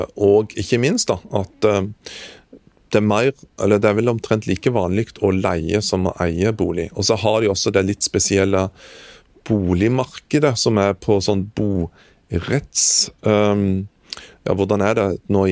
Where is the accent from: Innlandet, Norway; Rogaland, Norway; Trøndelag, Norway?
Rogaland, Norway; Kvassheim; på min mor og fars gård hjemme på Kvassheim på Jæren.